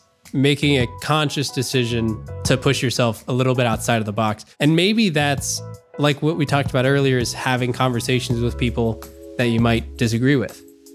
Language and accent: English; Dublin, Ohio, United States; also born or lived in Centerville, United States; So I went to Columbus, Ohio. I grew up in Dublin, went to Dublin City Schools, and then I went to Ohio State.